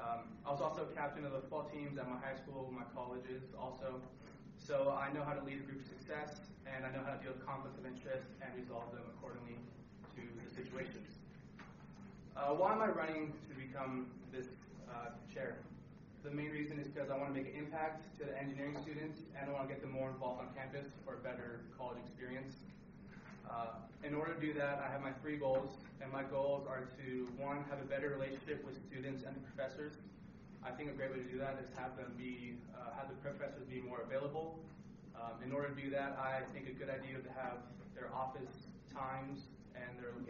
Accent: Riverside, California, United States; I'm from Southern California, down in the Riverside area.

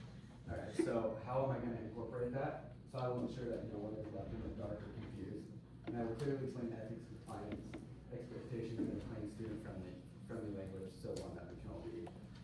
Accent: Reno, Nevada, United States; can you tell a little bit about me? So I'm from Reno, Nevada.

